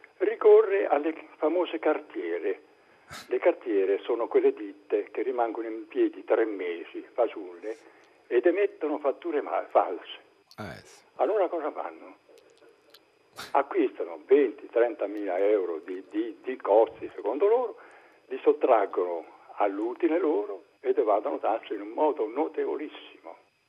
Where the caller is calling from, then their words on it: Latina, Lazio, Italy; Siamo da Latina.